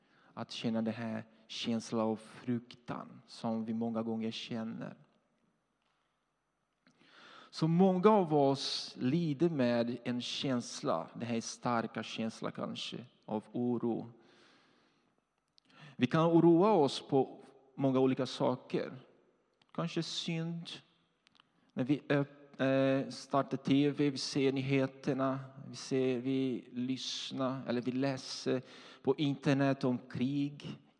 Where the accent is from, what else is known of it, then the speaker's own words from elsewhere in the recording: Brazil; now in Sweden; Jag kommer från Brasilien. Woho! Och jag har bott i Sverige nu i 9,5 år.